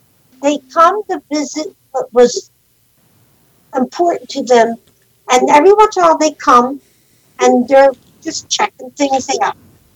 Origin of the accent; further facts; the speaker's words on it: Philadelphia, Pennsylvania, United States; It's about growing up in South Philly during the 1950s and 60s. And how, because my father owned a grocery store, and he was in competition with every other grocery store